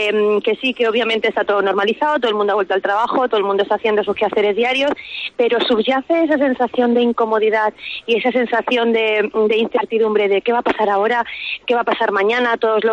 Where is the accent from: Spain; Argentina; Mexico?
Spain; Extremadura; now in Catalonia, Spain; somos españoles y que residimos en Cataluña, y que yo me siento prácticamente ya, el otro día echaba cuentas y llevaba tantos años fuera como había vivido en Extremadura, ¿no? Me siento tan de aquí como de allí